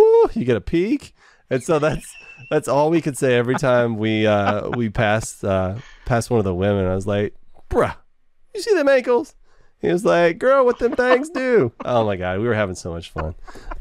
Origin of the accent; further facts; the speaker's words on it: Waco, Texas, United States; I'm from Waco, and they do cults better than anybody else does cults.